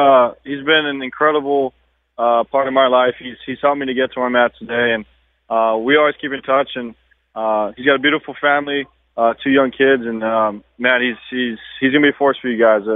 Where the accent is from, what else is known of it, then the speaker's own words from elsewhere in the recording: Hawaii, United States; For us growing up in Hawaii and you know going to the same high school as him